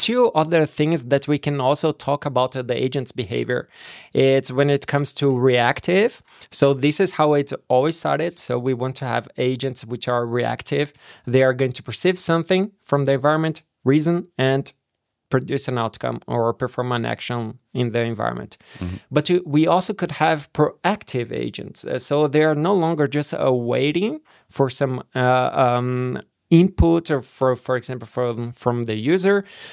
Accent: Brazil; moved away as an adult; also born or lived in Germany; I'm originally from Brazil, and then I started there my PhD work. And after 2 years, I moved to Germany

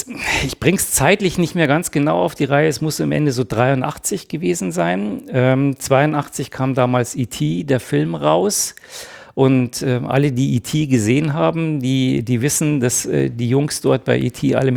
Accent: Ingolstadt, Bavaria, Germany; ich bin in Ingolstadt aufgewachsen und da haben wir ein bisschen auf dem Land, auch ein bisschen außerhalb von Ingolstadt gewohnt.

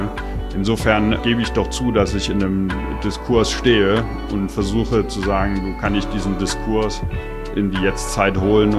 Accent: Meissen, Saxony, Germany; Ich bin gebürtig aus Meißen. Und Meißen ist die Porzellanstadt der ehemaligen DDR.

